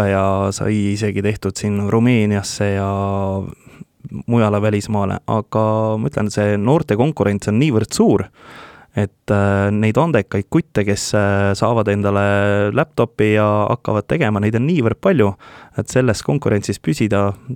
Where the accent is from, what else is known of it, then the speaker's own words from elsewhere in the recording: Roosna-Alliku, Järva County, Estonia; Pärit olen ma Järvamalt. Kui päris täpselt, siis Roosnallikult, aga ma olen nii palju kolinud